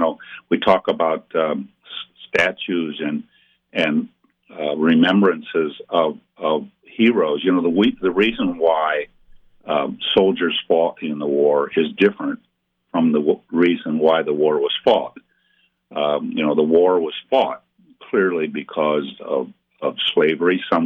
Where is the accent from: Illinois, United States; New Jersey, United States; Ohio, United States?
Ohio, United States; so he came back to my home state, Ohio.